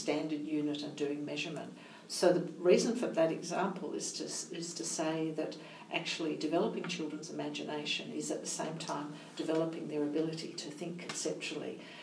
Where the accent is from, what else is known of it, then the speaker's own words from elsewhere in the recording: Nepal; So we're from Nepal.